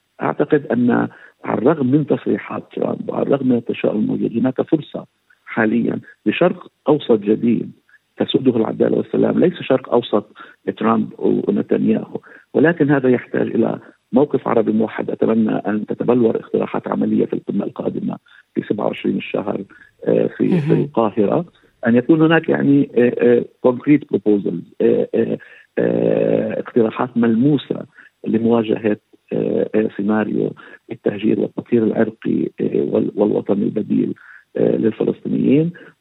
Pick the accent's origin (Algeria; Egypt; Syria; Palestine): Palestine; ثم نحاول أن نحل مشاكلنا الداخلية كفلسطينيين